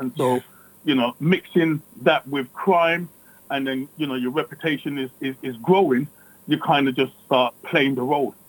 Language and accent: English; Hackney, London, United Kingdom; But growing up in Hackney is tough.